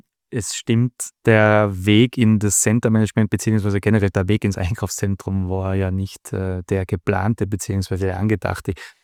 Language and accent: German; Innsbruck, Tyrol, Austria; ich bin Innsbrucker, bin da aufgewachsen, ich kenne das Dates seit Kindestagen an.